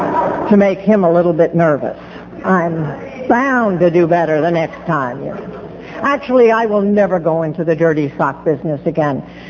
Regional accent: New York, United States; now in North Carolina, United States; Morning, you all. And you all will show that I'm from Southern New York, actually.

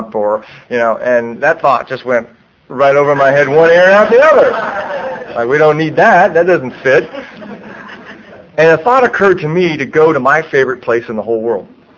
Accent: Akron, Ohio, United States; one of the memories I have as a child growing up in Akron, Ohio.

